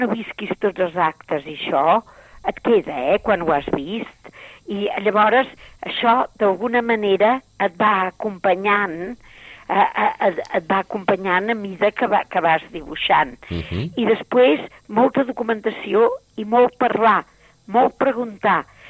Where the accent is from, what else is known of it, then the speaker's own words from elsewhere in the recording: Vic, Catalonia, Spain; Sóc de Vic.